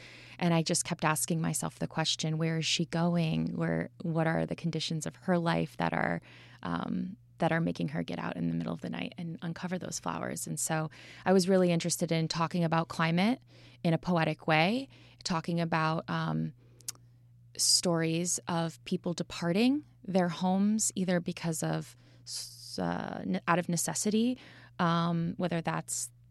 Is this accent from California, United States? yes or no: no; Mechanicville, New York, United States; also born or lived in Saratoga / Albany; Well, I'm from upstate New York originally. I grew up in Mechanicville, New York, and kind of hopped around between Saratoga and Albany.